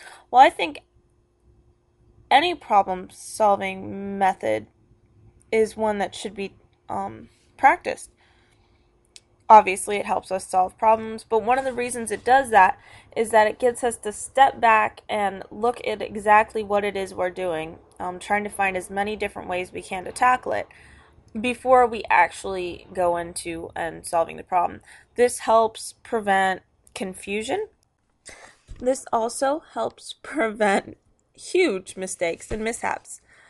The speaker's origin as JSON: {"language": "English", "town": "Ukiah", "region": "California", "country": "United States", "said": "I am from Ukiah, California"}